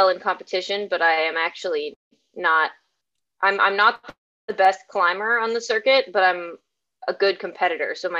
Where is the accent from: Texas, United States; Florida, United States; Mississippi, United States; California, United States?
Texas, United States; Austin; I grew up climbing in Austin at Austin Rock Gym, which to me was like the OG climbing location here